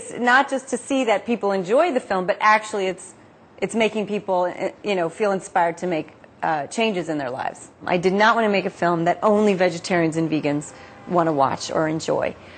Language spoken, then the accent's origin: English; New York City, New York, United States; We had, a sold-out premiere, and it's my hometown.